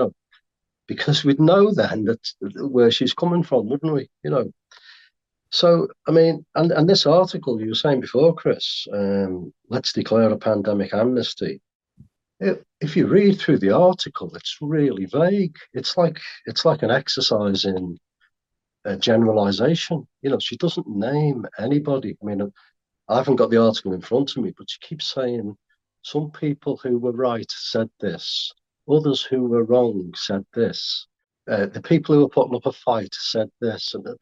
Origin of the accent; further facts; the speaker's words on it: North West England, United Kingdom; I come from, I'm from Merseyside